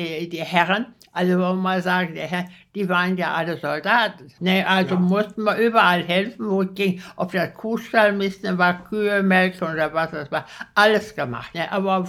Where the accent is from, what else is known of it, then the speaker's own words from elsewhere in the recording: Steele, North Rhine-Westphalia, Germany; Ich habe nur gesagt, ich komme aus Steele